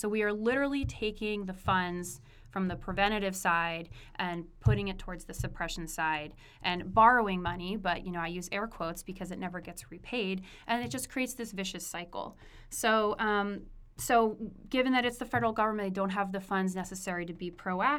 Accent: East Coast, United States; and I apologize, I'm from the East Coast, so you have to hear me say forest over and over again.

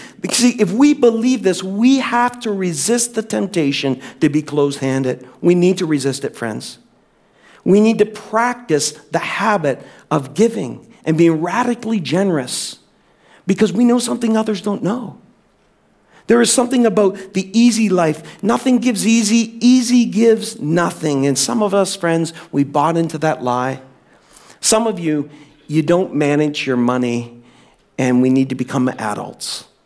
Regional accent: New Brunswick, Canada; many of you know I'm from New Brunswick originally.

